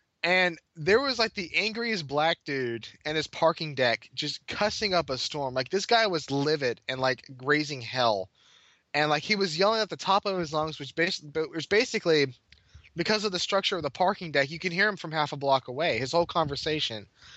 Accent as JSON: {"language": "English", "region": "Southern United States", "country": "United States", "said": "Yeah, she's from the Midwest. I'm from the South."}